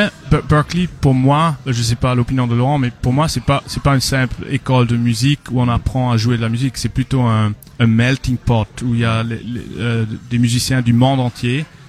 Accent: St. Gallen, Switzerland; born there; j'ai double nationalité. Je suis né en Suisse. Ma mère est de Zurich et mon père est français.

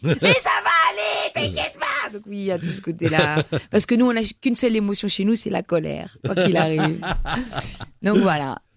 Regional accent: Brussels, Brussels-Capital Region, Belgium; moved away as an adult; C'était chez moi, à Bruxelles.

